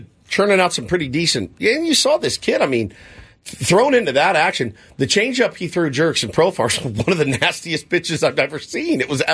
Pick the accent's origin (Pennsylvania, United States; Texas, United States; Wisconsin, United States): Texas, United States; Colleyville; Smith Shaver grew up in my hometown of Colleyville, Texas